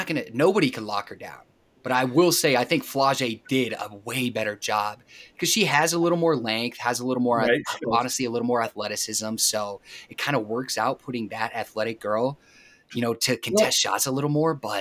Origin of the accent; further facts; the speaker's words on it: Iowa, United States; Because I know how I felt watching the game, you know, growing up in Iowa.